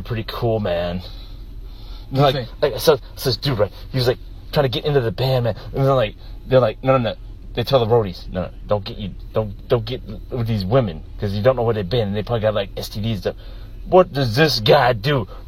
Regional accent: New York, United States; I'm from New York, man.

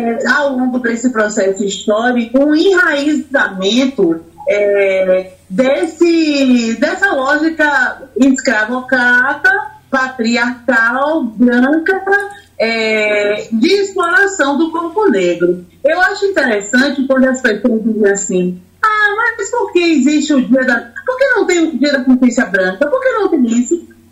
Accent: Bahia, Brazil; now in Recife, Brazil; eu sou baiana, atualmente morando em Recife, na verdade há 4 meses, gostando muito de estar morando em Recife.

